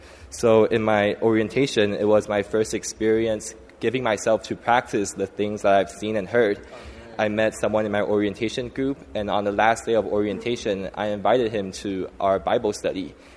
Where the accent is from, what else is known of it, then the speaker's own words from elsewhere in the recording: Taiwan; now in United States; I didn't grow up in a church life. I grew up in Taiwan without a Christian background.